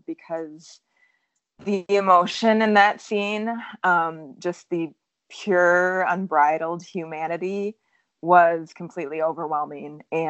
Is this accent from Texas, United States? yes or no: no; Holland, Michigan, United States; I am from Holland, Michigan.